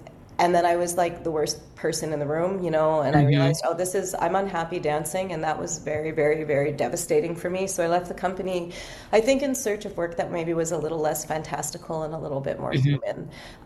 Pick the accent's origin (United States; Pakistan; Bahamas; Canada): Canada; Toronto, Ontario; I still sometimes say I'm from Toronto